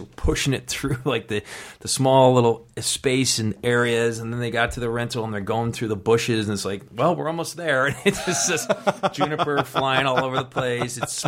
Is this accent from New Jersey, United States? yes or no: no; Buffalo, New York, United States; I mean, I grew up in Buffalo, New York. So I saw a lot of those stores.